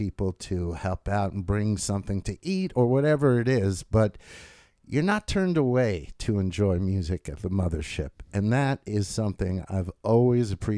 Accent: Woodstock, United States; I'm from the Woodstock area, and I've lived and grown up in Woodstock, as well as these three folks joining me in the studio.

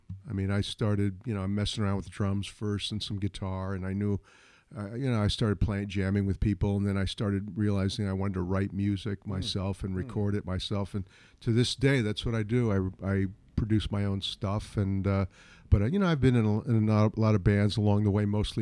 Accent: Albany, New York, United States; now in Castleton, United States; Well, from Castleton, New York. Castleton Skodak, whatever you call it, and originally born and raised in Albany.

